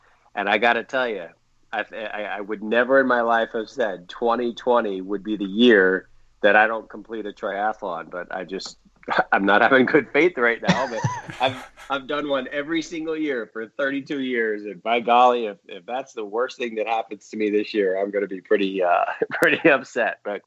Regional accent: Nashville, Tennessee, United States; And what's crazy is growing up in Nashville, the first triathlon I did was 1988.

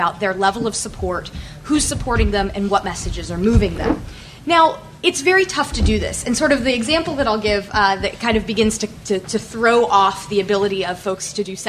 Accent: Orlando, Florida, United States; moved away; I have a 407 phone number because I'm from Orlando, but I don't live there anymore.

